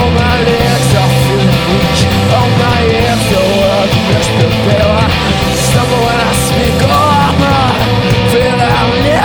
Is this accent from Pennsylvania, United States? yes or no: no; Florida, United States; now in New Orleans, United States; We're based in New Orleans now. We're all originally from Florida. And then a couple of years ago, I moved to New Orleans.